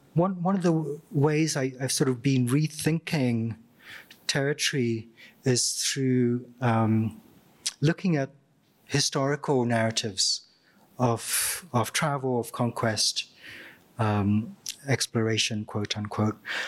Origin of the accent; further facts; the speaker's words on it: Goa, India; So I'm from Goa, Portuguese colony.